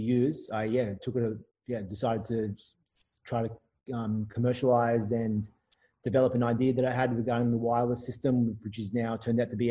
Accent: Australia; I am an Australian physiotherapist.

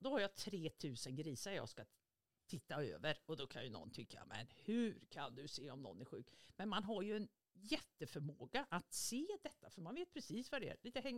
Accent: Norrköping, Östergötland, Sweden; also born or lived in Stockholm; Jag är född på Söder i Stockholm, men vi flyttade till Norrköping och bodde i en akademisk del av Norrköping och så.

